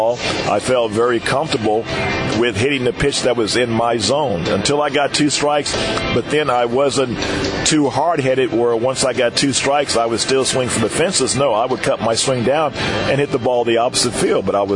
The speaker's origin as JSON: {"language": "English", "town": "Oklahoma City", "region": "Oklahoma", "country": "United States", "tie": "born or raised there", "said": "And I was in my hometown, Oklahoma City."}